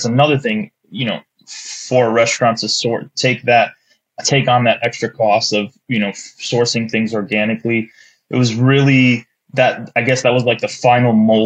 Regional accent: Chicago, Illinois, United States; now in Detroit, United States; I'm from Chicago originally. I currently live in the greater Detroit area now. But I'm from Chicago, born and raised.

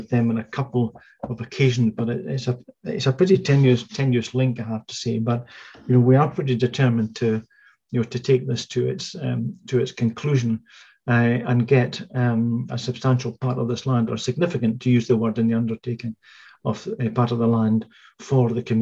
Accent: Leith, Scotland, United Kingdom; this is probably the time to kind of throw in a bit of information that I was brought up in Leith

